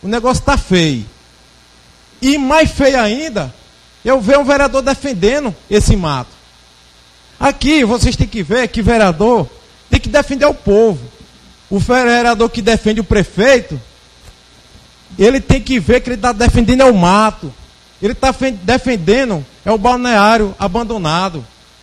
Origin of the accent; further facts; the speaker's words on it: Guadalupe, Piauí, Brazil; also born or lived in Teresina; sou guadalupense.